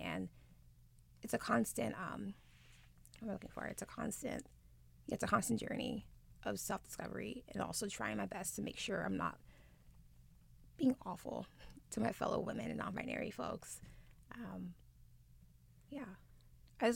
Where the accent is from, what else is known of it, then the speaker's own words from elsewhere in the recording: Los Angeles, California, United States; Because I grew up in Los Angeles. I grew up in the Valley, and it's very diverse, my group of friends.